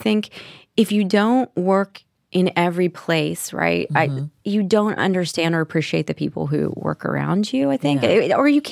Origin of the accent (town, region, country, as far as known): Nashville, Tennessee, United States